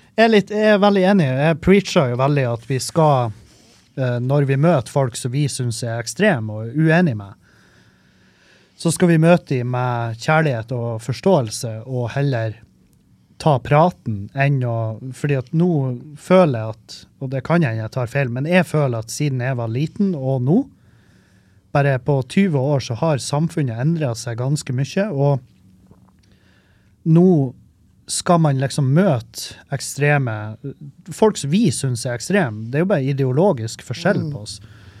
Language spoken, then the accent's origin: Norwegian; Meløy, Nordland, Norway; for jeg, når jeg var liten, så var jeg homofob, og jeg var rasist når jeg flyttet fra Meløy.